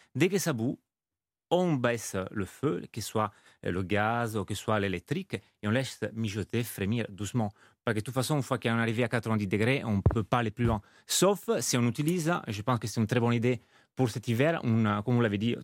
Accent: Liguria, Italy; En Italie, dans les terres de la Ligurie, donc pas loin de la frontière avec Menton, Nice, dans les terres.

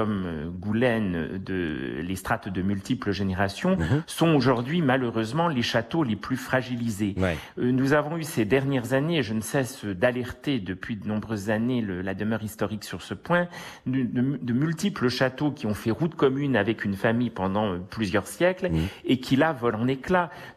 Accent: Nancy, Grand Est, France; Je suis de l'Est de la France, donc j'ai passé mon enfance à Nancy.

